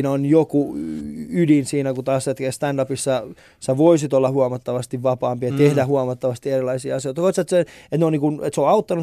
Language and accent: Finnish; Vantaa, Uusimaa, Finland; siis mä oon kasvanut siis Koivukylään. Mä oon hengailu eniten Koivukylässä, koska se on ollut se paikka niin kuin lähellä sitä Havukoskea. Niin Vantaan Koivukylässä, niin hengailu siellä.